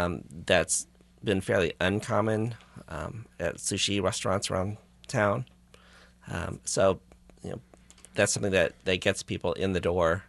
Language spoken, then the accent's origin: English; Kansas City, Missouri, United States; I was born here in Kansas City, and so I grew up in a household where we ate just as much Thai food as we did classic Midwestern dishes.